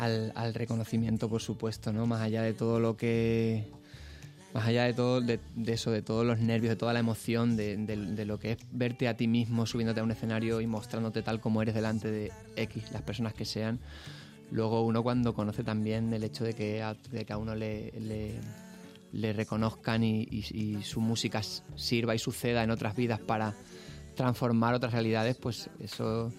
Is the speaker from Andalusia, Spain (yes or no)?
no; Rivas-Vaciamadrid, Community of Madrid, Spain; los cuatro somos todos de Rivas y somos todos hijos de esa generación